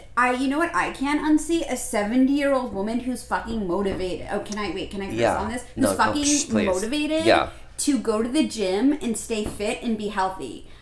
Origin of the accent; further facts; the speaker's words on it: New York City, New York, United States; now in Los Angeles, United States; But it makes me very sad because I'm from New York. I grew up there.